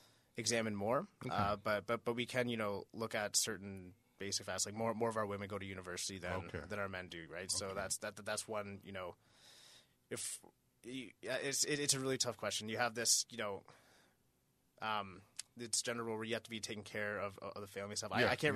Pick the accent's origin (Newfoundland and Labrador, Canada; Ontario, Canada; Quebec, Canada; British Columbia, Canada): Ontario, Canada; Keswick; So I myself, I grew up in Keswick, Ontario, just outside of Toronto. I grew up the white side of my family. I was the only Inuk that I knew for most of my entire life.